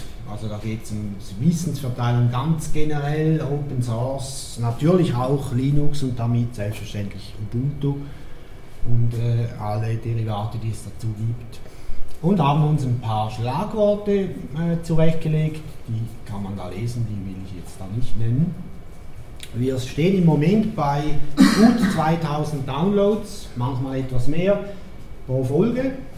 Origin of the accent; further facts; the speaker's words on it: St. Gallen, Switzerland; born there; now in Andelfingen, Switzerland; Geboren bin ich in St. Gallen, das ist in der Nähe vom Bodensee, und wohne zwischen Winterthur und Schaffhausen, oder einfach gesagt in der Nähe von Zürich, das nennt sich Andelfingen.